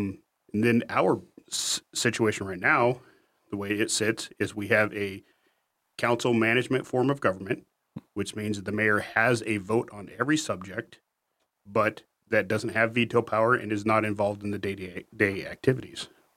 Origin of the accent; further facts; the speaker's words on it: Alaska, United States; I come from a construction background, born and raised in Alaska, down on the Kenai Peninsula.